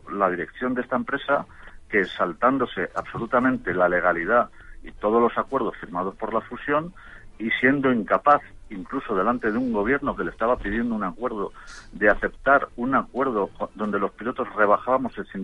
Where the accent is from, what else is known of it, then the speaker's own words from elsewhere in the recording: Spain; ya me pongo como espectador y como español